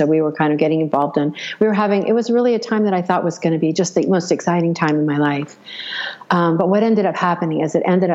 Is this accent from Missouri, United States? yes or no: no; Los Angeles, California, United States; born there; also born or lived in San Diego; I was born in the California, LA area, went to school in San Diego.